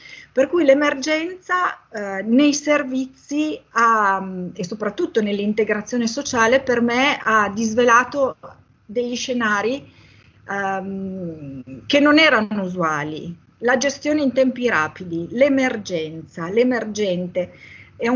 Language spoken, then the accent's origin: Italian; Piacenza, Emilia-Romagna, Italy; Vengo da Piacenza. Piacenza è a 15 km da Codogno.